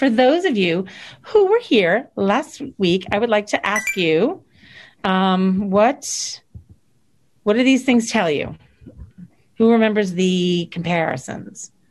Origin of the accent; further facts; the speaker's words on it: New Jersey, United States; And I'm from New Jersey.